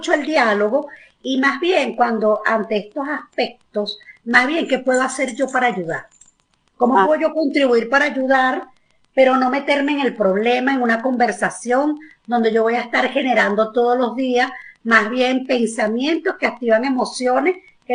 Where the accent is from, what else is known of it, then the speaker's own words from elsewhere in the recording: Venezuela; nosotras somos venezolanas y lo que nos están escuchando, mi país ha pasado por múltiples situaciones.